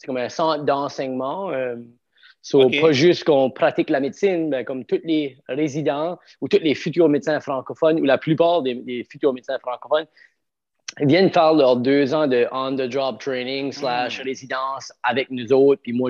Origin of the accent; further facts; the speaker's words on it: Cap-Pelé, New Brunswick, Canada; now in Shediac, Canada; Je viens de Capelé, au Nouveau-Brunswick. J'ai 40 ans.